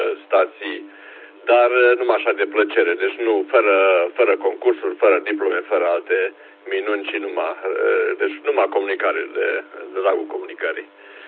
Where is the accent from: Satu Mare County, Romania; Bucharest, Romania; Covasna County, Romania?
Satu Mare County, Romania; Satu Mare; now in Timișoara, Romania; fost 5 OCP … de la Satul Mare, Hotel India … de la Timișoara.